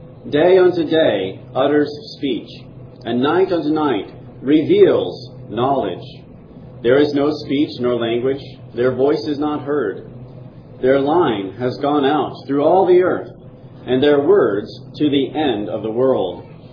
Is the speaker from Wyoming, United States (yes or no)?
yes; Wyoming, United States; For example, I grew up in Wyoming, in the foothills of great majestic mountains, and so I saw mighty mountains rising into the heights, and I saw all these crazy wild animals and raging rivers and all of the stuff that you would find in Wyoming.